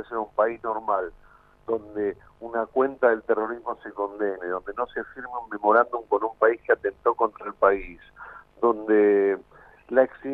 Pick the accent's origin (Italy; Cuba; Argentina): Argentina; yo ya anduve un año con custodia en mi país como argentino